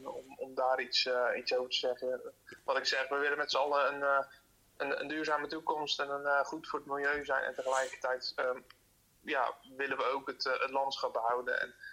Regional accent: Vlake, Zeeland, Netherlands; Ik kom zelf van Vlakke en het is bijna in je achtertuin boswachter worden.

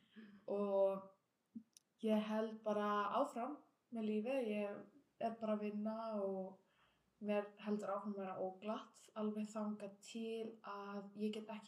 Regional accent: Honduras; Icelandic is a second language; now in Iceland; ég kem frá Honduras

